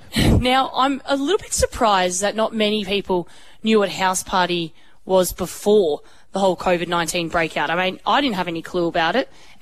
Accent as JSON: {"language": "English", "country": "Australia", "said": "We like Vegemite. That's us. We're Aussie kids."}